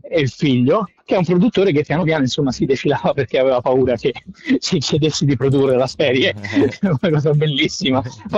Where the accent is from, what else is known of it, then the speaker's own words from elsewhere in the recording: Denmark; Italian is a second language; io vengo da Danimarca, quindi per me qua è... fa molto caldo